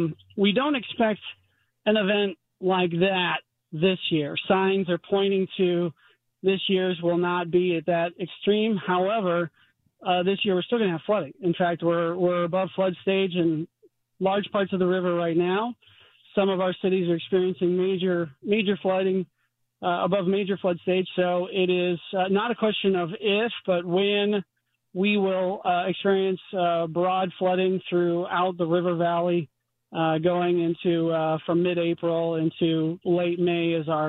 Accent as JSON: {"language": "English", "town": "St. Louis", "region": "Missouri", "country": "United States", "tie": "born or raised there", "said": "We're headquartered here in St. Louis. I'm born and raised here, so this is my hometown."}